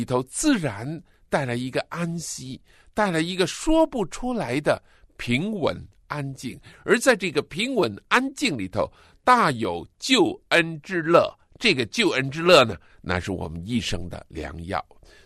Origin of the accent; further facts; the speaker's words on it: China; 我们中国人所吃的中药都是很苦的